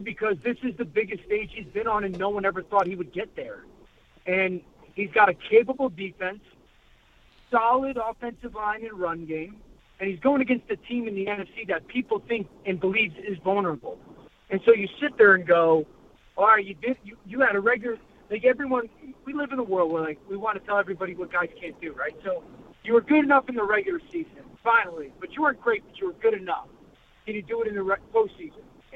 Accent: Connecticut, United States; Well, listen, I mean, growing up in Connecticut, there's moments when you're like, I'm in Russia.

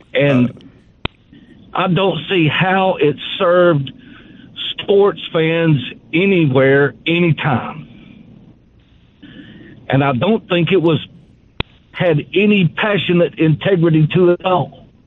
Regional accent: Birmingham, Alabama, United States; I grew up in Birmingham, so I've listened and read a lot of what you've published

